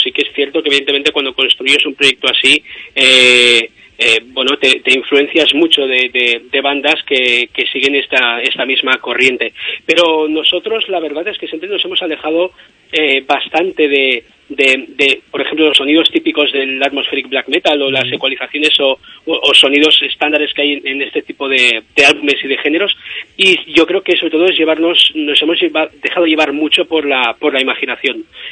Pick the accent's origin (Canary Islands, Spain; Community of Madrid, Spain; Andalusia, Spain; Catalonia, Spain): Catalonia, Spain; Barcelona; a pesar de que nosotros somos de Barcelona, Barcelona ciudad, todos mis familiares por parte de madre y todos mis ancestros son de Asturias.